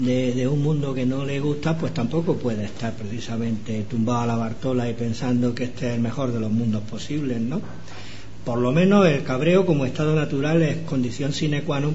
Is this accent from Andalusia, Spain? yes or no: no; Madrid, Community of Madrid, Spain; Yo soy madrileño, podría haber aprovechado la coyuntura para ir a Madrid gratis.